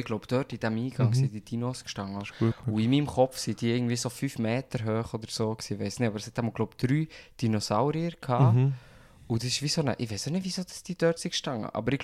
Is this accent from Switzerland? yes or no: yes; Burgdorf, Bern, Switzerland; Also ich kann mich noch erinnern, dass einfach bei uns in Burgdorf hat's auch so eine Kinderecke gehabt